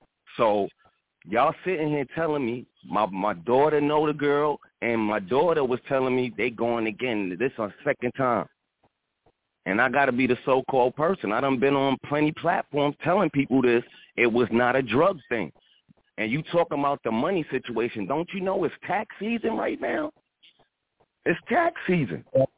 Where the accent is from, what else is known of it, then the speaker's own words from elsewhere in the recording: Brooklyn, New York, United States; now in North Carolina, United States; I'm from Brooklyn originally, but I got family in the South, which we all do, some of us all do, and I got a house down here now.